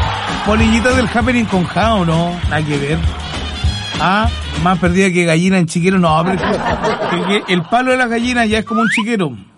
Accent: Chile; ¿Qué otra expresión podemos tener nosotros como chilenos cuando alguien anda perdido o se pierde algo?

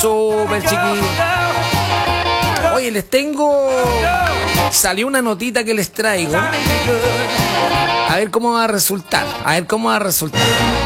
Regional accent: Chile; ¿Ustedes creen que nosotros somos los chilenos? Somos buenos para el chisme

